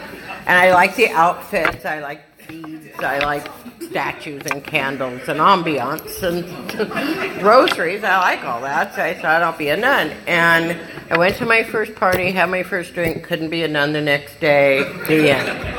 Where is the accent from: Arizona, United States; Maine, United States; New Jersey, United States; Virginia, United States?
Arizona, United States; Phoenix; I was raised in Phoenix, and I wasn't going to be an AA. I was going to be a nun.